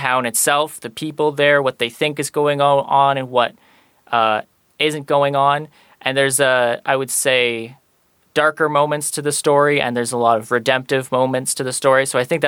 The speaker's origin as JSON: {"language": "English", "country": "Canada", "said": "it does take place in my home country, Canada"}